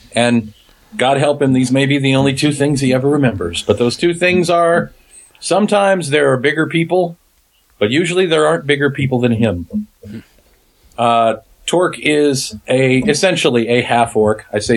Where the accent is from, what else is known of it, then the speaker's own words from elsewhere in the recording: Kansas, United States; I'm from Kansas.